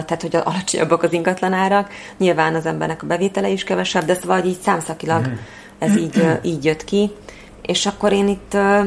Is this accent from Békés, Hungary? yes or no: yes; Orosháza, Békés, Hungary; born there; én azért ide születtem, hogy itt legyek boldog, és itt boldoguljak. És nem csak Magyarországra gondolom, hanem Orosházát is értem ez alatt. Valamiért én szeretek itt lenni